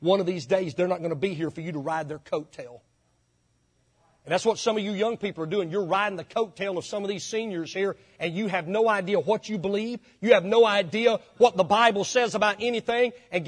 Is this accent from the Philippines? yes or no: no; United States; I'm an American. That's what I am.